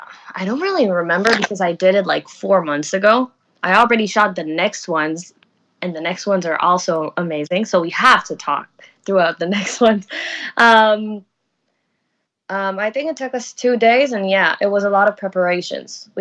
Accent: Israel; I'm from Israel

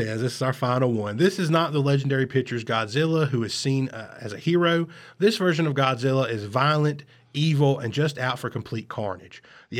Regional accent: the South, United States; I'm from the South. It's hard for me.

